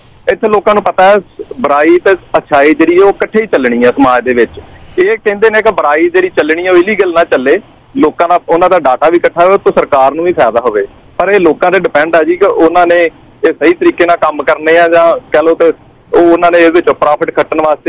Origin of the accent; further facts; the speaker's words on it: Punjab, India; ਦੇਖੋ as a Punjabi, ਮੈਂ ਪੰਜਾਬ ਤੋਂ, ਤੁਸੀਂ ਵੀ ਹੋ, ਅਸੀਂ ਦੁਨੀਆਂ 'ਚ, ਮੈਨੂੰ ਲੱਗਦਾ ਕਿ ਮੈਂ ਜੇ ਗਲਤ ਨਹੀਂ ਤੇ 90% ਸ਼ੋਰ ਆ ਕਿ ਦੁਨੀਆਂ 'ਚ ਸਾਰਿਆਂ ਨਾਲੋਂ ਵੱਧ ਸ਼ਰਾਬ ਜਿਹੜੀ ਅਸੀਂ ਪੀ ਜਾਂਦੇ ਹਾਂ।